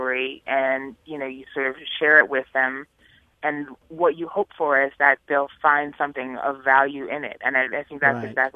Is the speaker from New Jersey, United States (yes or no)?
no; New York City, New York, United States; I'm a New Yorker, and I grew up in Harlem, kind of, you know, northwest edge of Harlem, right between Harlem and Washington Heights.